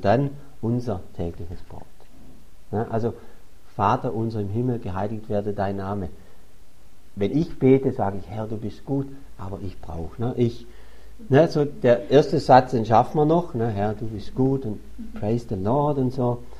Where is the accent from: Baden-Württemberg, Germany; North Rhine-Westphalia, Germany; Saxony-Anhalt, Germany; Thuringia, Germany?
Baden-Württemberg, Germany; Als Schwabe guckst du immer noch, hast du ein bisschen Bankkonto, so ein bisschen ansparen, das tut ja gut.